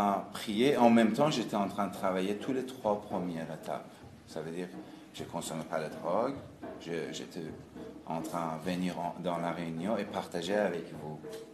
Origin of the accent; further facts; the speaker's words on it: Iran; French is a second language; Mon français n'est pas bien parce que je viens d'Iran et j'ai commencé mon rétablissement en Grèce.